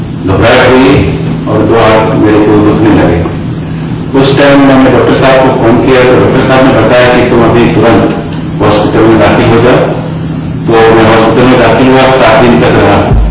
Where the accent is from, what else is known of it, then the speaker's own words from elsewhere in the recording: Mehsana, Gujarat, India; मैं मेहसाणा गुजरात से आया हूँ। मैं मेहसाणा दूसरा के डेयरी में सर्विस करता हूँ। मेरी उम्र है 57 ईयर्स।